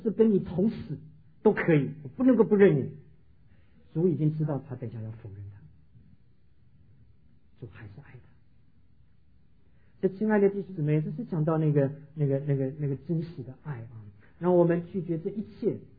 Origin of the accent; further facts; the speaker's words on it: Rende, Tainan, Taiwan; 台湾台南县我的老家，这个仁德乡